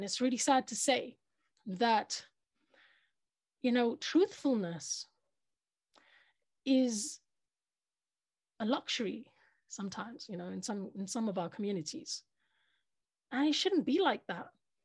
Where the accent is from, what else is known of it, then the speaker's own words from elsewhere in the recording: United Kingdom; And it's really sad to say it, but growing up in Britain, you're taught about fair play. Growing up in Britain, when you go to an exam